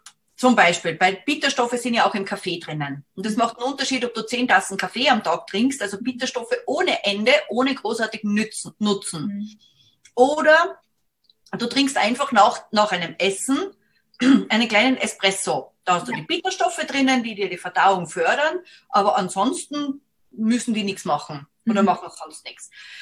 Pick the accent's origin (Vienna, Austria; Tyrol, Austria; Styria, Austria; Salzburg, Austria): Salzburg, Austria; bin aus Salzburg